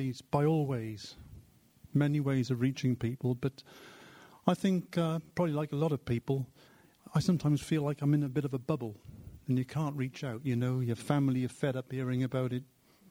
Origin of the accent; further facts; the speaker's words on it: Wales, United Kingdom; Now, I'm Welsh, and I look